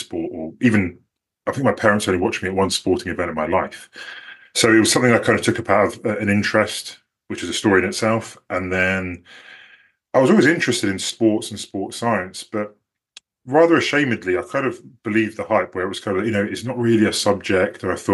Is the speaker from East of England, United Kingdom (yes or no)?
yes; Cambridge, East of England, United Kingdom; also born or lived in Loughborough / Manchester; And then we moved to Manchester and then Cambridge, that's what I consider my hometown.